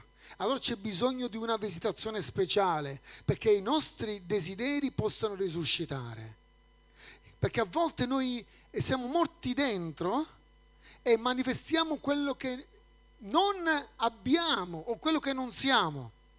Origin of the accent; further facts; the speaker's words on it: Sicily, Italy; now in Busto Arsizio, Italy; saluti dalla chiesa di Bustarsizio, è in provincia di Varese, sono molto a nord, benché io venga dal sud. Sono siciliano, profondo sud. Ma come dico, io vengo da Gela del nord, perché anche lì c'è una grossa comunità di gelesi.